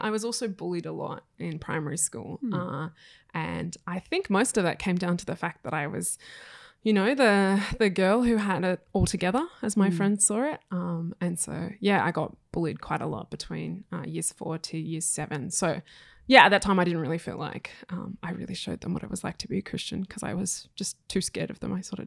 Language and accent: English; Westmead, New South Wales, Australia; I was born in Westmead, went to school there, got my first job in Western Sydney, started working and doing all my community work in Western Sydney.